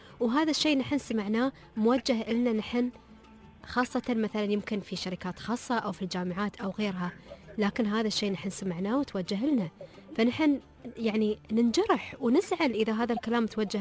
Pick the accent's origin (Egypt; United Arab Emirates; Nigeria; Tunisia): United Arab Emirates; تعدد الجنسيات اللي عندنا في الإمارات، من فتحنا عيوننا نحن على الدنيا كشباب